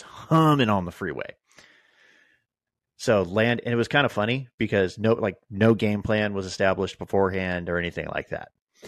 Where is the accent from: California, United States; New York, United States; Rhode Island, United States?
California, United States; order is out of my home county. So it's out of Merced County where I grew up. And they're both from my hometown.